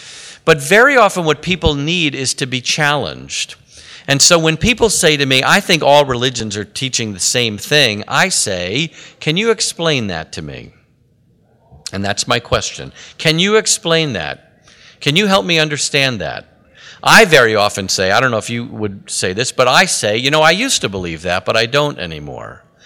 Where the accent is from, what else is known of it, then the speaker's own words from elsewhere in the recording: New York, United States; It's always at this point in the presentation when I remind people that I'm from New York and I'm Jewish.